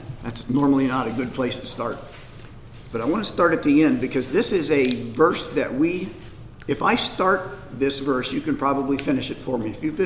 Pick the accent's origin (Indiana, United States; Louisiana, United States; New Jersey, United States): Indiana, United States; I grew up in Indiana. Indiana was big basketball.